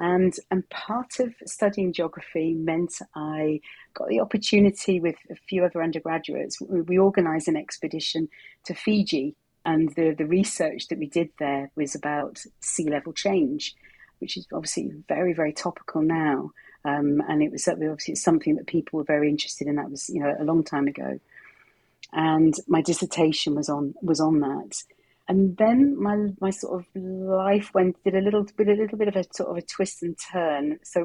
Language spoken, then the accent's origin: English; South West England, United Kingdom; You can tell from my accent, this is not where I'm from originally. I actually grew up in a really landlocked part of the UK, the south of England, in Wiltshire.